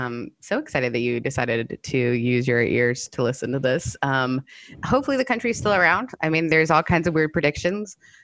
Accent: Canada; As a Canadian, that was like my biggest fear

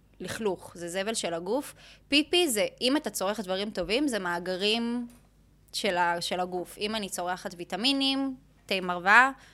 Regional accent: Jerusalem, Jerusalem District, Israel; חד משמעית לא, גדלתי בבית מרוקאי, את יודעת ירושלמי כזה, של משפחה רגילה, כאילו מסורתית

